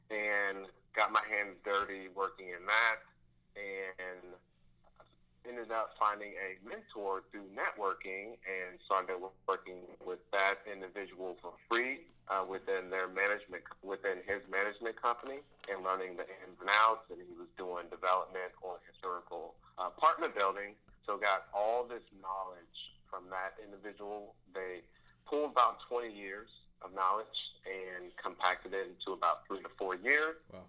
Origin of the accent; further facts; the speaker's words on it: Indianapolis, Indiana, United States; I'm native, born and raised in the Indianapolis market, from the rougher parts that people would kind of shy away from